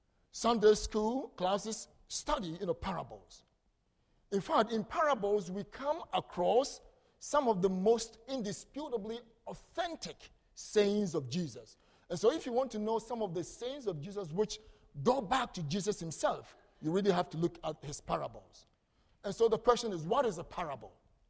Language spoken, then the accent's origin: English; Ghana; English is a second language; back home in Ghana, where I come from, just as you enjoy my beautiful accent